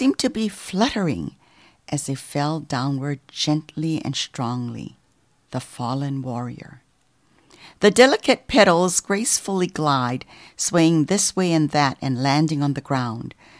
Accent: Hawaii, United States; When I told her that I was from Hawaii and that I was third generation, I suddenly rose in her estimation of me.

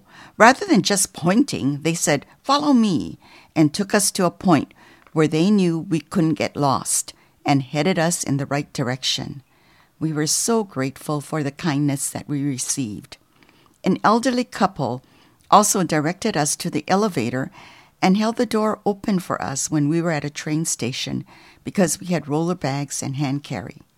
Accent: Hawaii, United States; When I told her that I was from Hawaii and that I was third generation, I suddenly rose in her estimation of me.

